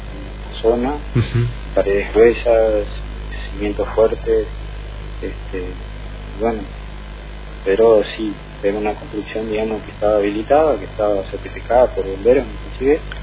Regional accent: Posadas, Misiones, Argentina; yo hace pocos años vivo acá, pues, soy de Posada, o sea que no hace mucho tiempo

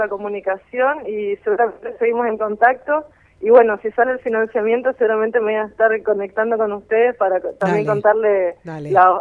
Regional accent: Misiones, Argentina; poder hacer lo que me gusta y hacerlo cerquita de mi casa, en Misiones, en mi tierra colorada

